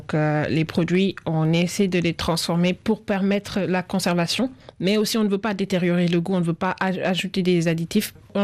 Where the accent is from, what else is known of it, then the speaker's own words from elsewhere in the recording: Casamance, Senegal; comme je suis issue de la Casamance